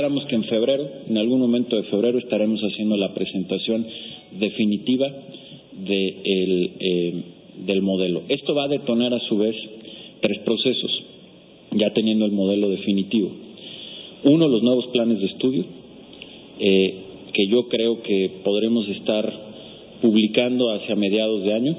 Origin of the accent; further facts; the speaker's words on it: Mexico; dentro del malestar como mexicanos tenemos que reflexionar